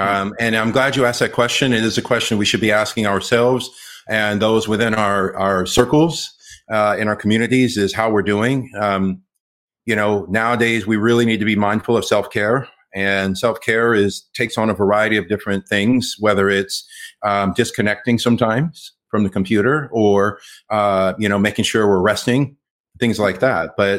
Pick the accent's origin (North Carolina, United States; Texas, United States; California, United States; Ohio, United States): California, United States; Los Angeles; So I grew up here in Los Angeles. I'm LA through and through. I went to UCLA, go Bruins.